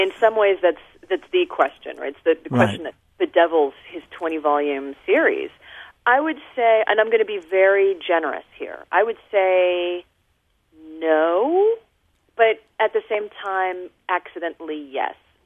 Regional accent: Seattle, Washington, United States; because I grew up in Seattle, and he had a studio in Seattle

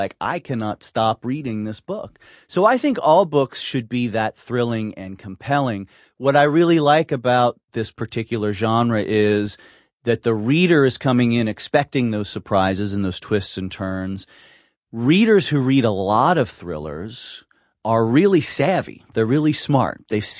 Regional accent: Cincinnati, Ohio, United States; It's weird because I grew up here in Cincinnati, so and in Westwood, so I felt like my growing up was urban.

